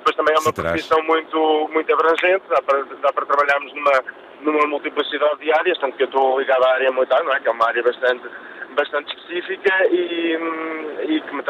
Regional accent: Coimbra, Centro, Portugal; Nós somos de Coimbra.

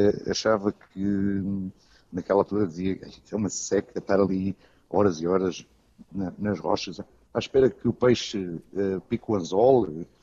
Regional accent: Portugal; Eu é com orgulho que digo que sou português, porque sou português e com muito orgulho

